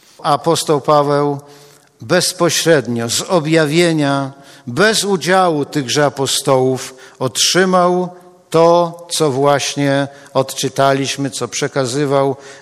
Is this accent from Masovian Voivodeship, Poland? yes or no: no; Gdańsk, Pomeranian Voivodeship, Poland; a ponieważ jestem gdańszczaninem